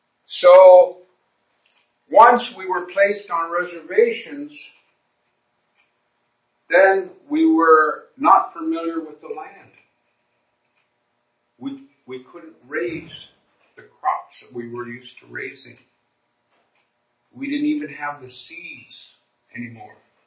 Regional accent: Wyoming, United States; The last remaining herd is in my home state of Wyoming in Yellowstone Park.

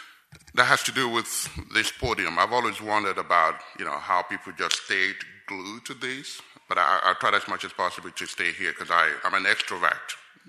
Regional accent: Nigeria; moved away as an adult; now in United States; Like Pastor Jean said, I'm originally from Nigeria. I moved to the States, to the United States in 2004. So I've been here now for 12 years.

